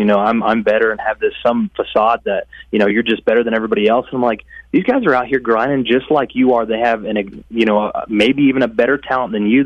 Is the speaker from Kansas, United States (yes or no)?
yes; Kansas, United States; Obviously, growing up in Northwest Kansas has been just a huge part of my life.